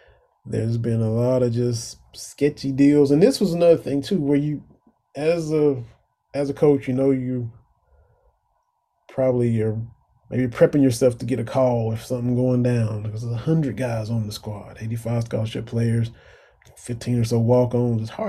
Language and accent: English; Kentucky, United States; I grew up in Eastern Kentucky.